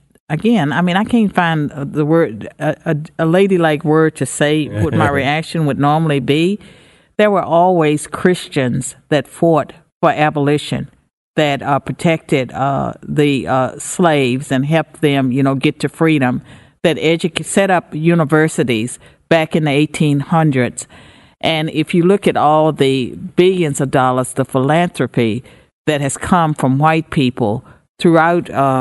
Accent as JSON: {"language": "English", "country": "United States", "said": "And they and so for me, I'm glad that I'm an American."}